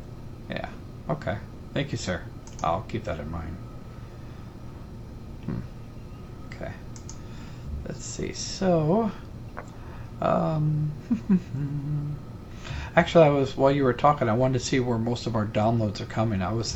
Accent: Alaska, United States; Well, I'm from Alaska, so...

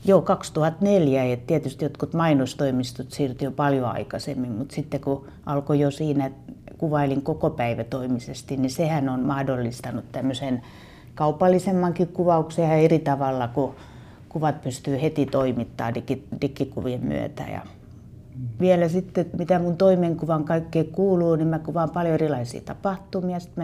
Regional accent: Turku, Southwest Finland, Finland; Mä oon turkulainen ammattivalokuvaaja, valokuvataiteilija, kirjoittaja ja valokuvauksen kouluttaja.

